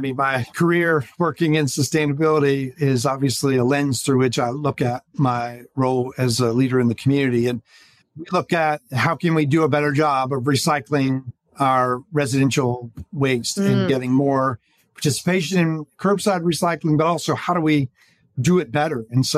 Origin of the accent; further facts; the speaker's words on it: Oxford, Georgia, United States; But I grew up in Oxford, and my wife and I moved back here when we were starting our family in 1995.